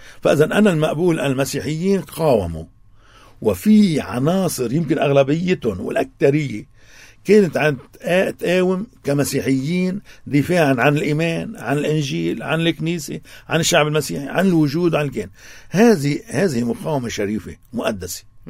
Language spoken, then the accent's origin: Arabic; Lebanon; نحن عندنا بلبنان